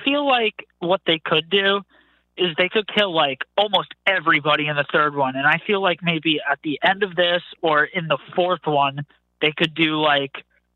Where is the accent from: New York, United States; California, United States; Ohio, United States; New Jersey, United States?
New Jersey, United States; I'm from New Jersey.